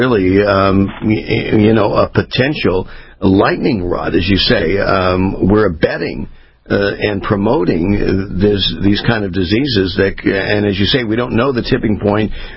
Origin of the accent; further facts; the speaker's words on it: California, United States; Yeah, I was raised in California, so same thing during that era.